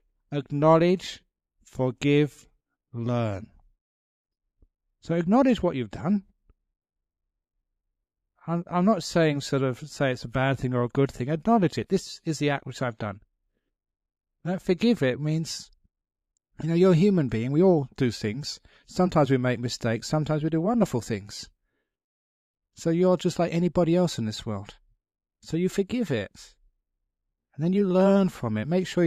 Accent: England, United Kingdom; when I was growing up in England

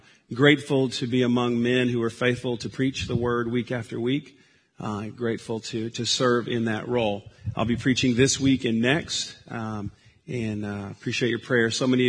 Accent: Arkansas, United States; accent: Arkansas; in my good Arkansas accent, trying to figure out how to get to places.

